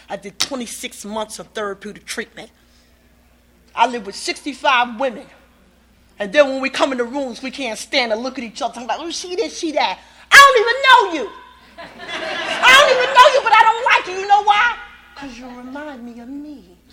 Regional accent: New York, United States; also born or lived in North Carolina; now in Randaman, United States; I was born in North Carolina but raised in New York. Ask me why God put me back in North Carolina in a little town called Randaman that rolls up at 7 o'clock p.m.

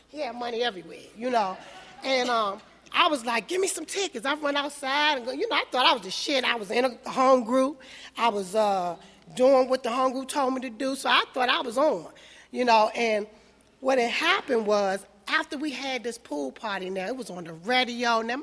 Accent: Landover, Maryland, United States; when I lived in Kentland. I'm from Landover

